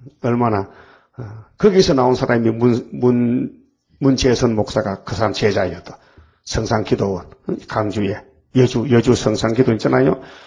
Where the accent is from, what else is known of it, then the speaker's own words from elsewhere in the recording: Uiseong, North Gyeongsang, South Korea; 김화봉 목사는 경상도 의성 사람인데 우리 고향 사람이거든요.